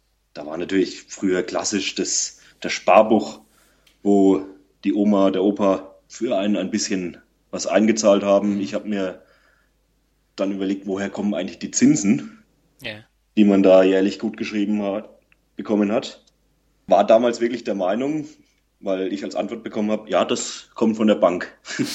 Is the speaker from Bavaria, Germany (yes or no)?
yes; Bavaria, Germany; Ich komme aus Unterfranken.